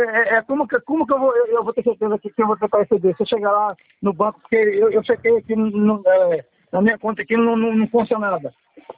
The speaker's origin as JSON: {"language": "Portuguese", "town": "Cuiabá", "region": "Mato Grosso", "country": "Brazil", "said": "Sou daqui de Cuiabá, sou daqui de Cuiabá, Mato Grosso."}